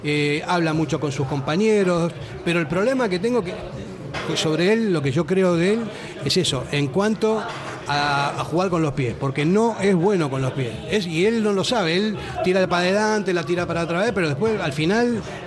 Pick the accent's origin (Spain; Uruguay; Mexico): Uruguay; Sí, soy uruguayo.